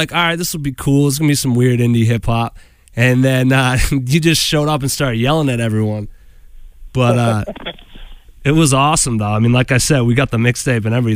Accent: New Hampshire, United States; So I'm from New Hampshire originally.

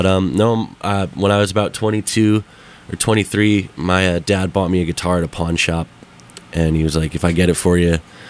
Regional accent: Connecticut, United States; just growing up in Connecticut, being midway between New York City and Boston

